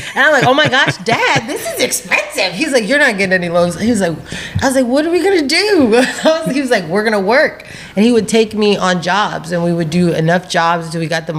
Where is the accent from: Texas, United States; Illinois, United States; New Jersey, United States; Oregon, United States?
New Jersey, United States; Pemberton; Well, I am originally from a small town in South Jersey called Pemberton, New Jersey.